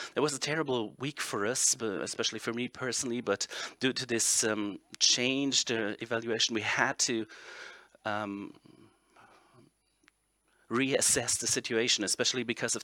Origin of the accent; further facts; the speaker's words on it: Cologne, North Rhine-Westphalia, Germany; Myself, I hail from Cologne, 20 minutes away from Euskirchen